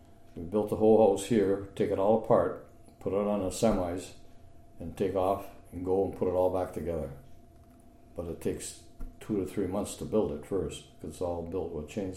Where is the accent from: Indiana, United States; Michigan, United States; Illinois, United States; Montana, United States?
Michigan, United States; Caspian; now in Ontonagon, United States; I'm originally from Iron River area, Caspian. I got transferred here serving with the federal government, U.S. Forest Service.